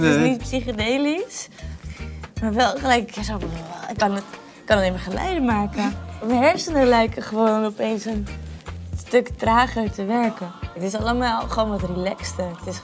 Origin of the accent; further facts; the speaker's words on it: Netherlands; Nou verwachten heel veel mensen, voornamelijk toeristen, dat wij als Nederlanders zijn elke dag aan de hash zitten.